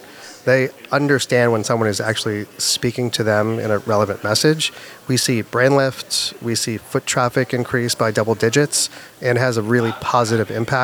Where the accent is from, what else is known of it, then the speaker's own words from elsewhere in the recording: Boston, Massachusetts, United States; I am a Bostonian.